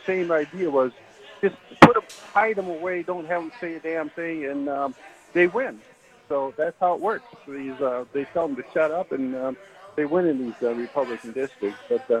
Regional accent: Madison, Wisconsin, United States; Hi, I'm from Madison.

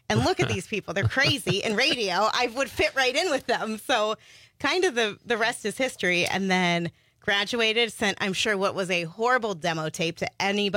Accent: Youngstown, Ohio, United States; Every time I tell people I'm from Youngstown, that's what they ask. Is your dad in the mob?

